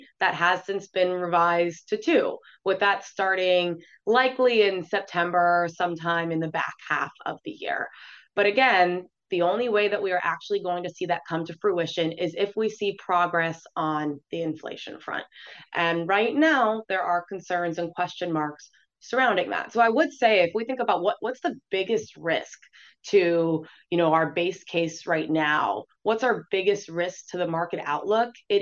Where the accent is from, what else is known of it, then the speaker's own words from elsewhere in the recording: Florida, United States; And yes, I was part of the mass exodus down to Florida, but I tell everyone that I was raised here. I'm from Florida.